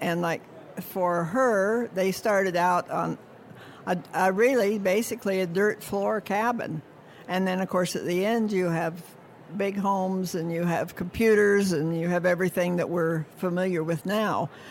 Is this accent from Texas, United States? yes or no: no; Idaho, United States; now in California, United States; Well, I grew up in Idaho.